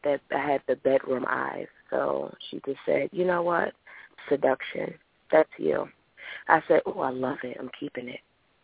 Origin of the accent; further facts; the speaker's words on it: Philadelphia, Pennsylvania, United States; Well, I'm a Philly girl, born and raised in Philadelphia.